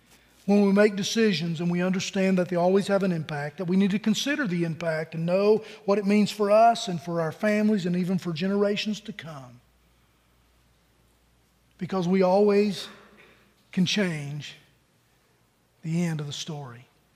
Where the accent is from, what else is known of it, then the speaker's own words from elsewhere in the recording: Pennington Gap, Virginia, United States; I told him that I was from Southwest Virginia, a little place called Pennington Gap.